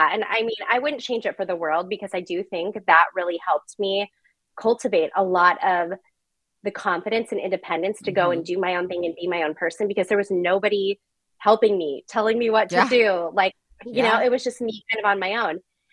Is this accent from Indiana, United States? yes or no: no; Phoenix, Arizona, United States; now in San Diego, United States; So I grew up in Phoenix, Arizona.